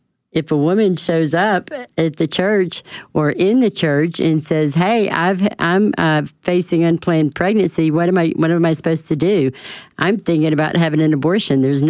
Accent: Birmingham, Alabama, United States; I am from Birmingham. That's where I live. And I am the director of Love Life Alabama.

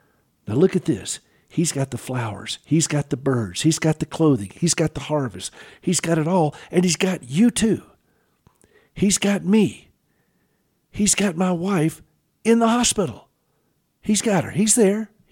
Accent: the South, United States; accent: Southern; Sorry, that's my southern accent that comes through.

